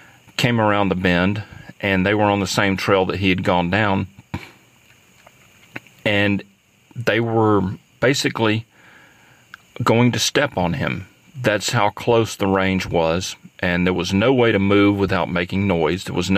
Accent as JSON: {"language": "English", "town": "Palmerdale", "region": "Alabama", "country": "United States", "tie": "born or raised there", "said": "When I was a young man growing up in Palmerdale, Alabama"}